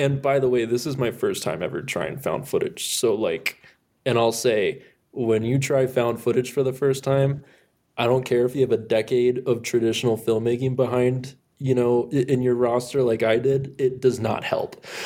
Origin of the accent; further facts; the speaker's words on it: Minneapolis, Minnesota, United States; I'm from Minneapolis, and that's where we shot, was in Minnesota.